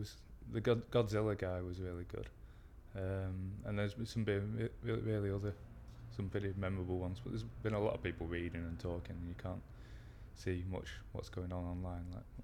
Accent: Liverpool, North West England, United Kingdom; age 26, I'm from Liverpool.

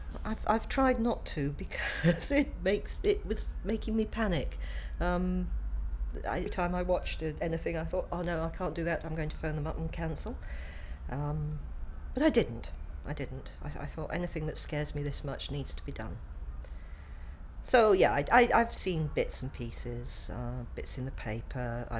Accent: Manchester, North West England, United Kingdom; now in Tunbridge Wells, United Kingdom; I was born on the 25th of September 1958 and I live in Tunbridge Wells. I was originally from Manchester.

